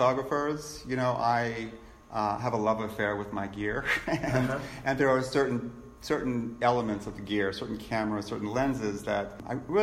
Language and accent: English; Pittsburgh, Pennsylvania, United States; also born or lived in Newcastle; old industry here, which I grew up with in Newcastle and in Pittsburgh.